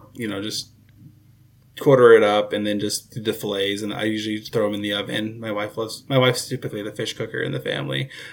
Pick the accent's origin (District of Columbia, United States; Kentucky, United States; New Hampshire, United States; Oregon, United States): Oregon, United States; So, I born and raised in Southern Oregon. So, Colin and I are both Oregon guys here.